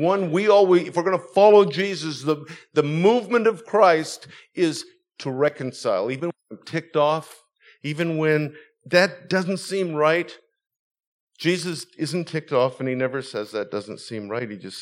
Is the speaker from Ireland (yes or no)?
no; Canada; now in United States; I'm a Canadian in a strange land now. Living in America is an interesting time for me.